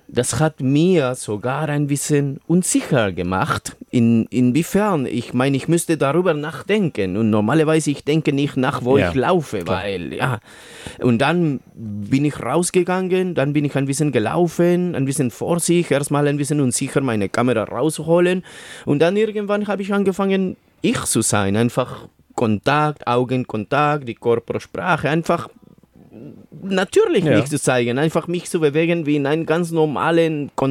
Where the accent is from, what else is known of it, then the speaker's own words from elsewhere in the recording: Peru; German is a second language; now in Germany; die haben mir gefragt, ja, wo ich herkomme. Habe ich gesagt, Peru.